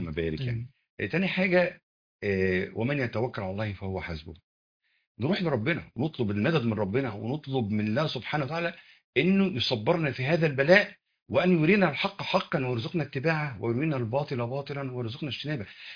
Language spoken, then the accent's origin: Arabic; Egypt; وفي ناس بيجوا من بره يتعافوا عندنا في مصر في المستشفيات دي من سمعتها كويسه الطيبه